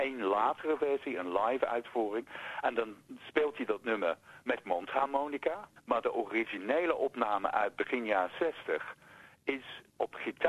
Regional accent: United States; Dutch is a second language; Als Amerikaan zijnde en gewend zijn aan Amerikaanse Hollywood-producties.

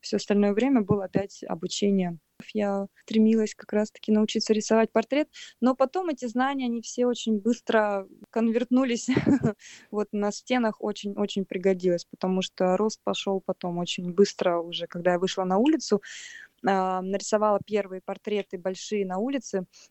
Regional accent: Nizhnevartovsk, Khanty-Mansi Autonomous Okrug, Russia; Я из Нижневартовска. Это маленький сибирский городок, может быть, кто знает из слушателей. У нас там качают нефть. Моя семья — это обычная абсолютно семья. Мама — учительница, папа был плотником.

